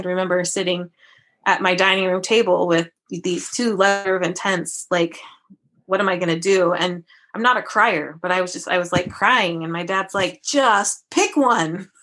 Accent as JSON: {"language": "English", "region": "Oregon", "country": "United States", "tie": "born or raised there", "said": "And of course, you know, growing up in Oregon, everybody wants to go to Oregon."}